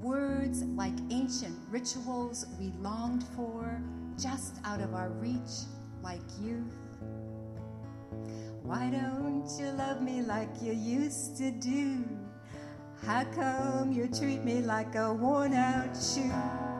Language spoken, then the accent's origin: English; White Earth, Minnesota, United States; I am from White Earth. I grew up there. I'm enrolled there. I went to school in Minnesota